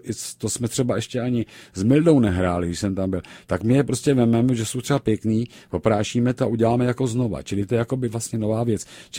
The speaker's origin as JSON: {"language": "Czech", "region": "Prague", "country": "Czechia", "tie": "born there", "said": "narodil jsem se na Žižkově a taky jsem jako lítal po venku"}